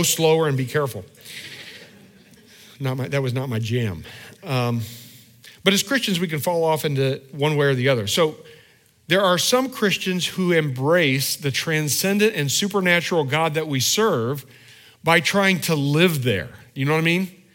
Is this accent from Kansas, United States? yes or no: no; Indiana, United States; when I grew up in Indiana, I lived on a lot of country roads that were gravel